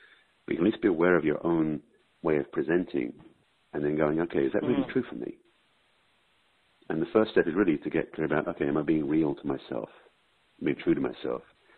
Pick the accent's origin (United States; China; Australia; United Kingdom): United Kingdom; England; So even though, I come from England, and it's interesting because I've known people who come from England and from other countries who drop their accent as soon as they get here to fit in.